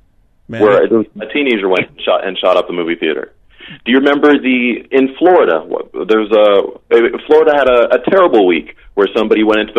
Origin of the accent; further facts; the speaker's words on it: Canada; So as a Canadian, I can say, like, well, maybe there needs to be some change to the system.